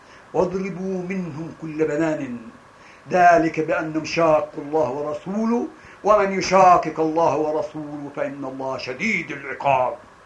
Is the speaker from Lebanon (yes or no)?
no; Palestine; نحن أبناء فلسطين لا نريد الفر بل نريد الكر